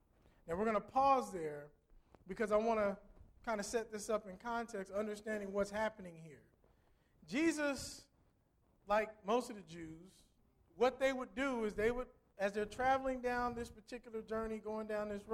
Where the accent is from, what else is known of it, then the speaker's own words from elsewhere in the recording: Midwest, United States; We call it pop. I'm from the Midwest, okay? They call it pop in Ohio.